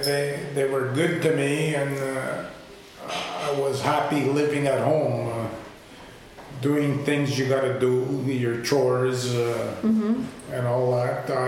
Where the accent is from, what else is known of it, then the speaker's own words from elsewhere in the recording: Montreal, Quebec, Canada; born there; I was born in Montreal, yeah.